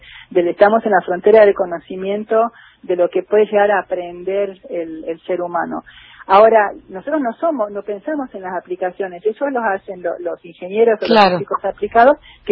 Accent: Jujuy, Argentina; also born or lived in Rosario; Yo nací en Rosario, pero cuando era muy chiquitita con mi familia nos fuimos a vivir a Jujuy.

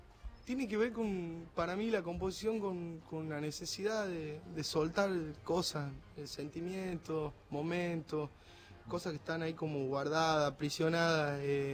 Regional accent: Jujuy, Argentina; Como somos los jujeños, maestro

